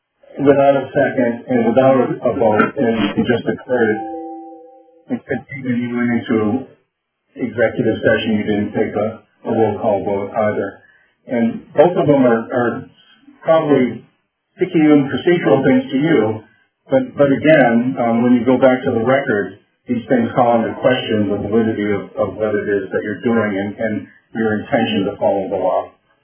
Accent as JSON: {"language": "English", "town": "Homer", "region": "Alaska", "country": "United States", "said": "I'm from Homer."}